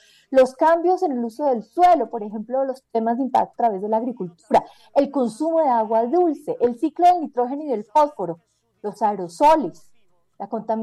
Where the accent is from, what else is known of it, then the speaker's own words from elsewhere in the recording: Cali, Valle del Cauca, Colombia; de mi tierra, en Cali, Colombia